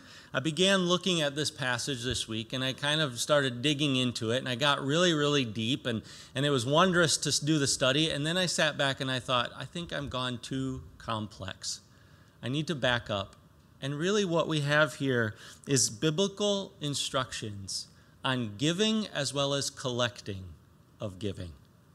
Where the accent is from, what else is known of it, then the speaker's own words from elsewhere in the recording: United States; And I don't know about you, but when I see that as an American, I get upset and I want to put a stop to that.